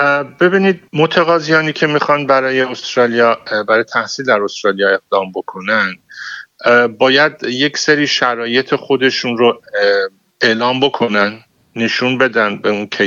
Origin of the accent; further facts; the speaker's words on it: Iran; ما هم خب به عنوان یک ایرانی وقتی خبرها رو میشنویم ناراحت میشیم